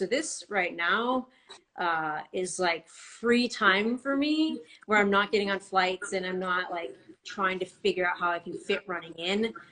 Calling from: Rochester Hills, Michigan, United States; But I'm out in Michigan right now. So we're downstate is kind of how Michiganders refer to it, in Rochester Hil

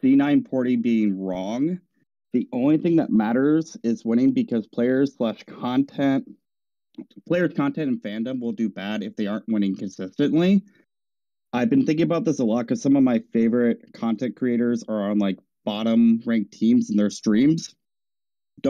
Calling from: Indiana, United States; I'm calling from Indiana.

